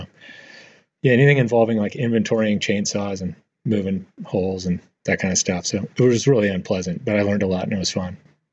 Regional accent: Redmond, Oregon, United States; I grew up in Redmond, Oregon, which is, if you look at the state, is kind of a square. It's generally right in the middle. So I had to drive to the next town in Bend.

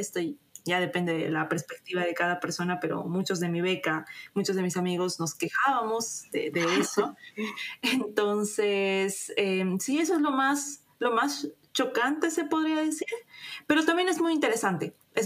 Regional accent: Bolivia; Creo que nosotros como bolivianos tenemos bastante que enseñar

